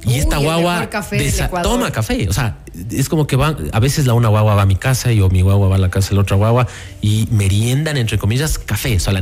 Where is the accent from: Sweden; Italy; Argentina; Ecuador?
Ecuador; si ya me preguntan como ciudadano ecuatoriano, pues no tomen café instantáneo.